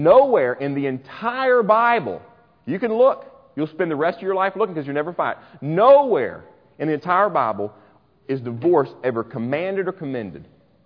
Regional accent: Kentucky, United States; because I'm from Kentucky, I mean, I don't even wear shoes in Kentucky

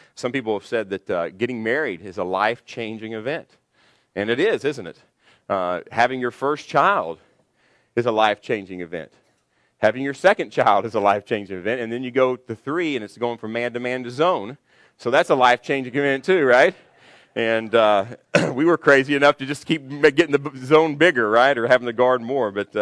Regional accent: Kentucky, United States; And I grew up in Kentucky, and we didn't have a graduation party until we graduated from high school.

